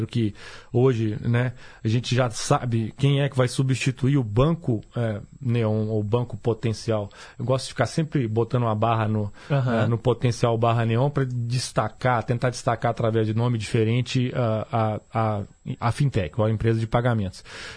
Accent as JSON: {"language": "Portuguese", "region": "Minas Gerais", "country": "Brazil", "said": "Nós somos mineiros"}